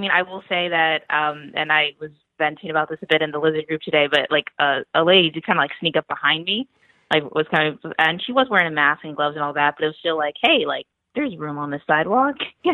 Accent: Pennsylvania, United States; now in New York City, United States; Cause New York City, I don't have a backyard, obviously, I grew up in Pennsylvania, so I'm like getting all nostalgic

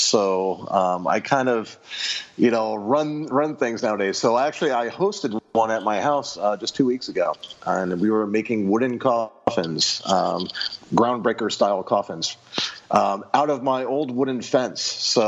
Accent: New Jersey, United States; now in New England, United States; Yeah, I'm actually a transplant. I grew up in New Jersey, so I've been in New England 20-some years.

